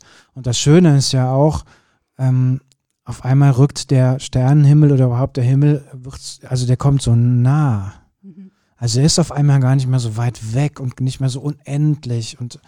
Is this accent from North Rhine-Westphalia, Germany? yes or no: yes; Kürten, North Rhine-Westphalia, Germany; Ich bin ja in Kürten groß geworden